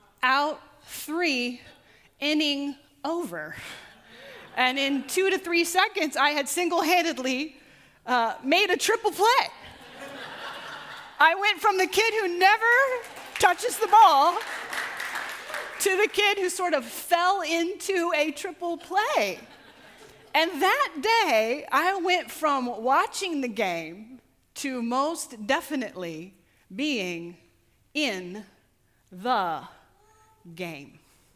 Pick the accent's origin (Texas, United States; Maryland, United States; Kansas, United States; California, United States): Kansas, United States; Mulvane; I grew up in a very small town in South Central Kansas called Mulvane. And when I was growing up in Mulvane, we had one stoplight, we had one grocery store, but we had two rodeo grounds.